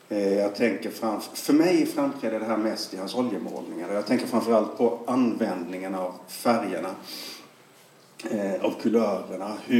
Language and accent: Swedish; Karlskrona, Blekinge, Sweden; jag är från Karlskrona, jag har tillbringat mycket tid i Karlskrona, jag har ett ställe ute på Knösö